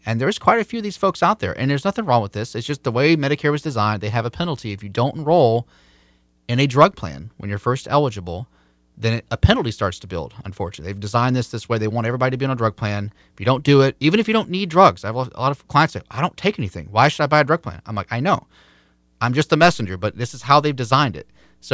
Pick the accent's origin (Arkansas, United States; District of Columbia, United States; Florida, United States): Florida, United States; a large chunk of my business is here in my home state of Florida.